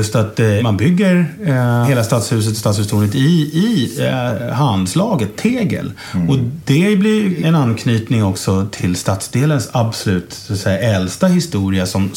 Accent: Stockholm, Stockholm County, Sweden; Och jag är ju född och uppvuxen här på Mariaberget.

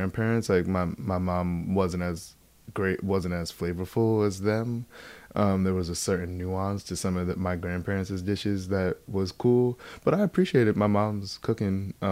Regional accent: Baldwin, New York, United States; So I grew up in New York, but my grandparents, because of their upbringing in the South

